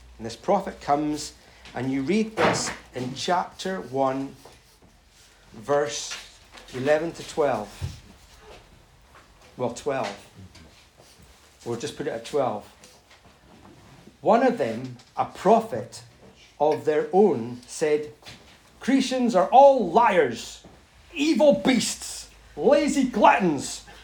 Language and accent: English; England, United Kingdom; I'm an Englishman.